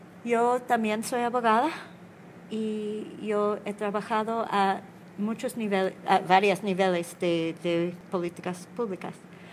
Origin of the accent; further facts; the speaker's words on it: New York, United States; Spanish is a second language; yo soy 42 años, yo crecí, nací en 75 y crecí en Nueva York, afuera de la ciudad.